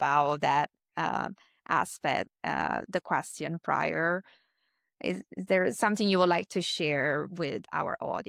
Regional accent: Italy; English is a second language; For example, I'm originally from Italy. I know that the healthcare system there works differently.

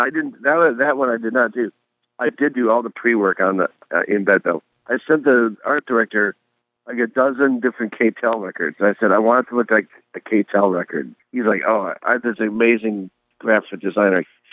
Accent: Milwaukee, Wisconsin, United States; I grew up in Milwaukee

